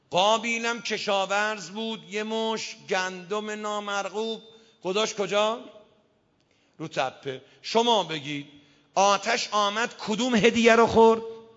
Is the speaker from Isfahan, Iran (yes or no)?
yes; Isfahan, Iran; چند وقت پیش رفته بودم یک جا دانود بخونم، اصفهان شهر خودم